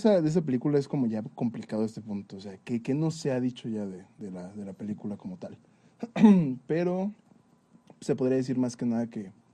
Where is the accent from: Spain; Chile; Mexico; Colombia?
Mexico; Tepoztlán, Morelos; Soy de Tepoztlán, bueno, entre Tepos y Yaute, es una división muy rara ahí de mi localidad.